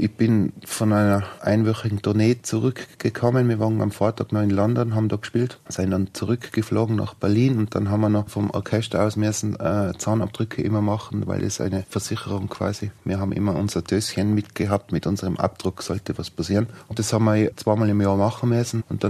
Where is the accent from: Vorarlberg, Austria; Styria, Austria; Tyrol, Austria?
Tyrol, Austria; ich fliege heim, Innsbruck, das ist in meiner Heimat